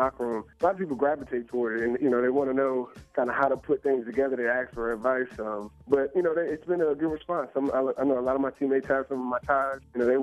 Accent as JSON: {"language": "English", "region": "New Jersey", "country": "United States", "said": "I'm from the New Jersey area, so this is my first time being kind of back home on the East Coast in about 9 years."}